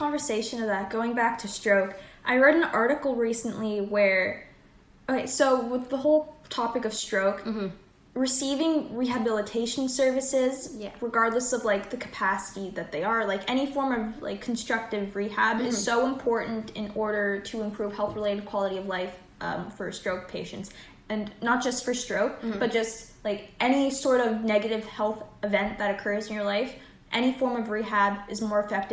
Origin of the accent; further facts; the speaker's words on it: Canada; we're two Canadian gals currently residing in Hamilton.